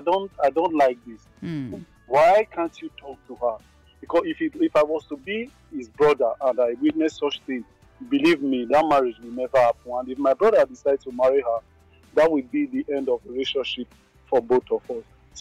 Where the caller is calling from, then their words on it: Czechia; English is a second language; From Czech Republic.